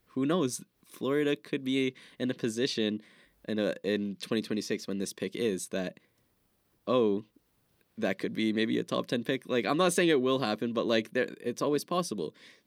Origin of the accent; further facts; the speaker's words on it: Canada; You know, as a Canadian, I am a little sad